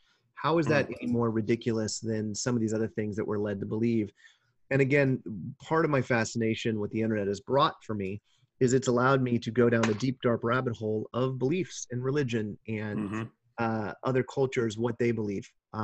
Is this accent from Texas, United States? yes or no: no; Kansas, United States; And so growing up in Kansas, there were always legends and rumors of, oh, that's a satanic temple